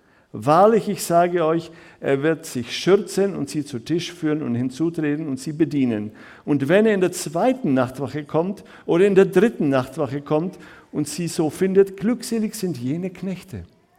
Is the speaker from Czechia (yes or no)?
yes; Karlovy Vary, Karlovy Vary Region, Czechia; Die Panzer rollten im Jahr 1968 durch meine Heimatstadt Karlsbad.